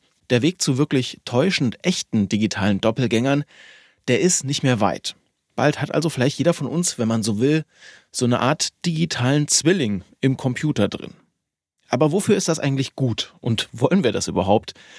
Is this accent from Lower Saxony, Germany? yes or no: no; Rhineland-Palatinate, Germany; ich bin da in der Nähe auch aufgewachsen, also noch in Rheinland-Pfalz, aber eigentlich quasi Saarland. Da wird es relativ schnell ländlich, wenn man Saarbrücken verlässt.